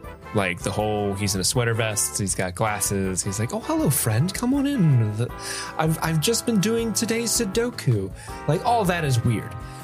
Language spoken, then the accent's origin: English; West Midlands, United Kingdom; I'm from Worcestershire.